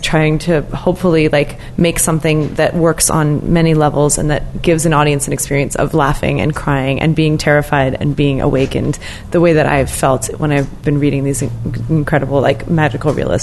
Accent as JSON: {"language": "English", "region": "the South", "country": "United States", "tie": "born or raised there", "also_born_or_lived": "New Jersey", "said": "I'm a pretty social, outgoing person, and I do think I learned that from growing up in the South."}